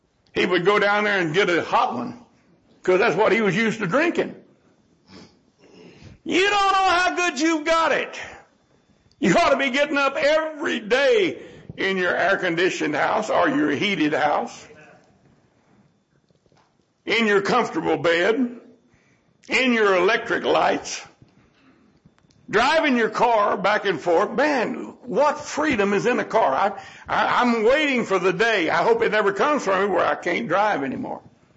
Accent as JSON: {"language": "English", "country": "United States", "tie": "born there", "said": "And then, I tell you what, I was born in America."}